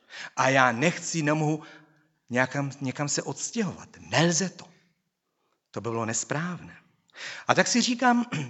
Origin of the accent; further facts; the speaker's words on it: Moravian-Silesian Region, Czechia; pocházím ze Severní Moravy, že tam to je hodně evangelické, silně evangelické. Já jsem velmi rád za ten kraj tam, Těšínsko a tak dále. Jsem opravdu rád, že pocházím odtamtud